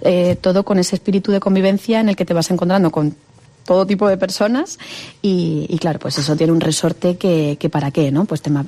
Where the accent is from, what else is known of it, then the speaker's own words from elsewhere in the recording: Seville, Andalusia, Spain; Yo que soy sevillana, me gusta conocer la provincia de Castellón